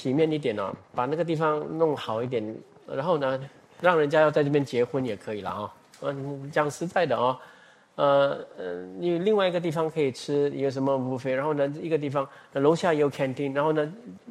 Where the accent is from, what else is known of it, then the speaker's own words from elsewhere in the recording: Singapore; 因为我们新加坡人没有这样想的，都是要有房子才有婚姻的哈